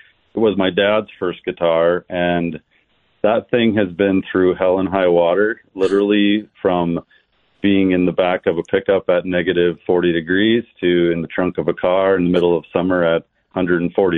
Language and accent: English; North Dakota, United States; So I grew up in Central North Dakota, right south of Mattock, North Dakota.